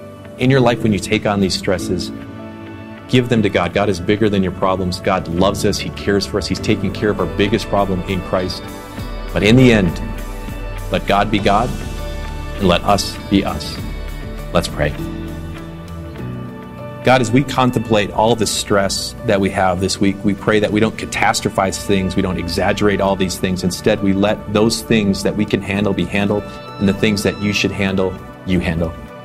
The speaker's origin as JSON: {"language": "English", "region": "Midwest", "country": "United States", "tie": "born or raised there", "said": "Even though I grew up in the Midwest, I have never actually been in a tornado."}